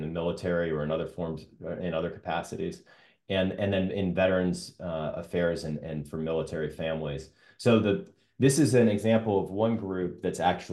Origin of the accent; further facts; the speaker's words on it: Charlotte, North Carolina, United States; I had the good fortune of working at Duke Energy in my hometown of Charlotte